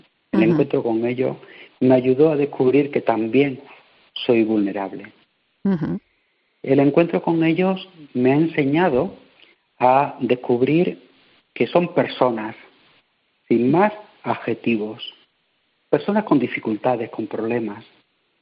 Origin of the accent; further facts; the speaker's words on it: Badajoz, Extremadura, Spain; yo he vivido 10 años en barrios marginales, en Badajoz, de donde soy diocesano, sacerdote de la diócesis de Mérida de Badajoz